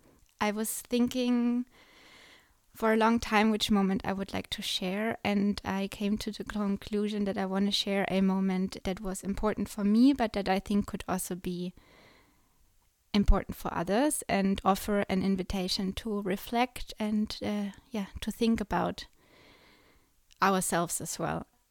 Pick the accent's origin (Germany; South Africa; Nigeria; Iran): Germany; maybe because she's from England, I'm from Germany, and we both like talked about our experience being in Myanmar.